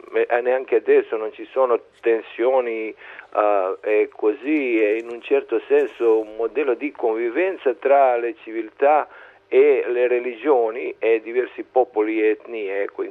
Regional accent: Montenegro; Italian is a second language; ricorderò prima di tutto l'indipendenza montenegrina, non solo perché si tratta di mio paese

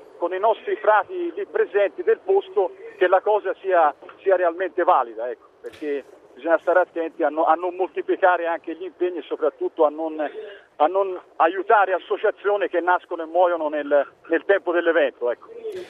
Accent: Tuscany, Italy; io vengo dalla Toscana

